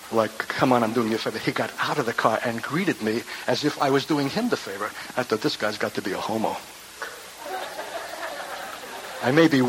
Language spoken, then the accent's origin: English; Brooklyn, New York, United States; growing up in Brooklyn, New York, in asphalt and bricks